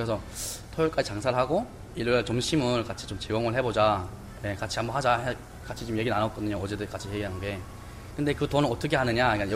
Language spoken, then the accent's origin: Korean; North Korea; now in South Korea; 저희가 북한에서 왔었는데